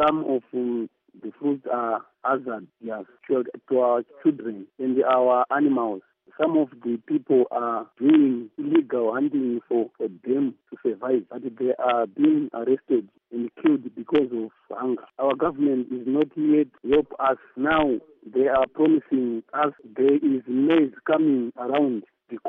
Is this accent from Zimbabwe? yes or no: yes; Gokwe, Midlands, Zimbabwe; from Gokwe, Kavuyin constituency, Chief Sinchembo, Ward 3, Vumba.